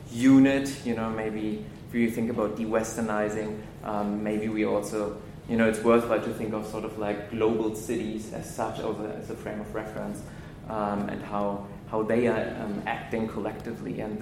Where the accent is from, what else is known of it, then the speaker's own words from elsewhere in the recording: Berlin, Germany; I'm originally from Berlin, where I'm living right now, just here for the weekend as well.